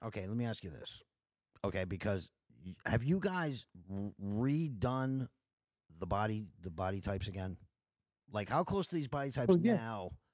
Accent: Montclair, New Jersey, United States; And I'm a New Yorker. I grew up in Jersey, 12 minutes, and I grew up in Montclair, New Jersey, right on the other side of the Lincoln Tunnel, you know?

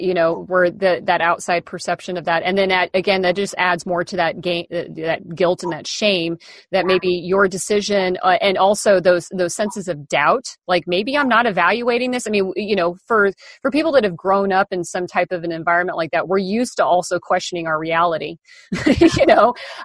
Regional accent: Midwest, United States; moved away as an adult; I'm from the Midwest and I picked a job in the furthest corner of the United States and just packed up

